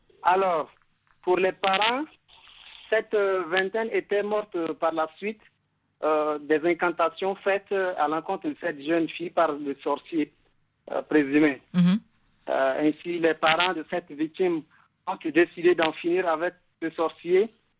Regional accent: Moundou, Logone Occidental, Chad; chez moi à Moundou, dans le sud du Tchad

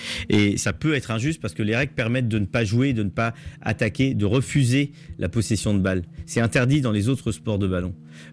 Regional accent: Le Havre, Normandy, France; je viens d'où je viens et moi je viens de Cocrioville, du Havre. J'adore ma ville, j'adore mon quartier, mais j'ai voulu en sortir quoi.

